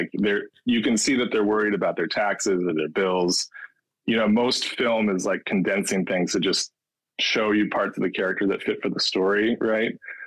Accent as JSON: {"language": "English", "town": "Tomah", "region": "Wisconsin", "country": "United States", "tie": "born or raised there", "said": "I remember this time in high school. I grew up in Tomah, Wisconsin. You heard of Tomah?"}